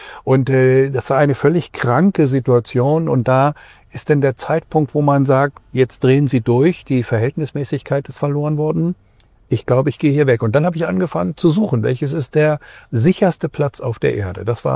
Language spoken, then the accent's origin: German; Canada; In Kanada ist es so, da wo ich herkomme, da grüßt man jeden alleine, weil man so wenig sieht.